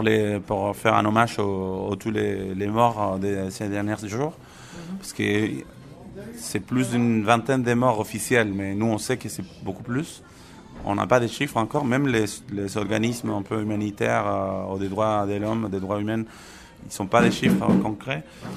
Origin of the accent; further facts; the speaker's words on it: Chile; now in France; c'est très important pour nous qui on est des Chiliens, des Franco-Chiliens qui ont habité en France